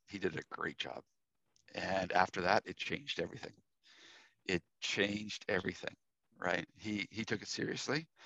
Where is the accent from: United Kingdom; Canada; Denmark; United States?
Canada; okay, I'm a Canadian, so hockey, right?